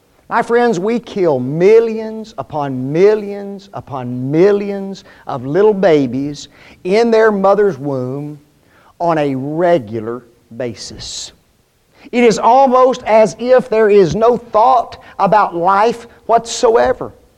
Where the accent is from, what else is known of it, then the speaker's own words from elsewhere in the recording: Memphis, Tennessee, United States; I was born in 1959, but I do remember growing up in Memphis, and I remember how things were